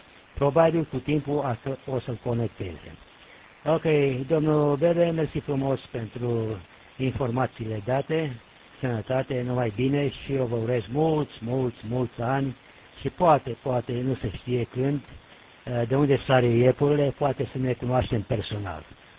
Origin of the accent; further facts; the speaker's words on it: Oltenia, Romania; Sunt Oltean și voi rămâne Oltean.